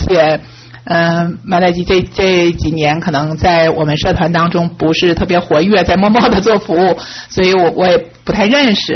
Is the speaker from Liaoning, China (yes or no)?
yes; Shenyang, Liaoning, China; 毕竟我们都是沈阳人